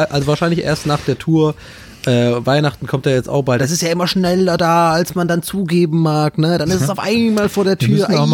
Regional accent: Tübingen, Baden-Württemberg, Germany; Wenn ich nach Tübingen gehe, dann bin ich ja in meiner Heimat.

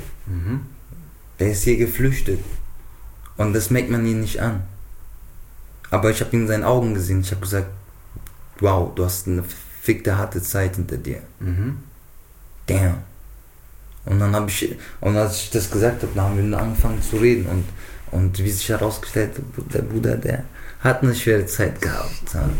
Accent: Offenbach, Hesse, Germany; Und ich sage, ich komme aus Frankfurt, Offenbach.

